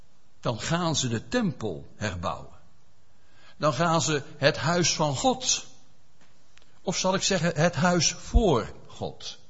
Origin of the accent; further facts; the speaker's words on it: Netherlands; Of Zacharia, voor ons is dat wat duidelijker, denk ik, als Nederlanders.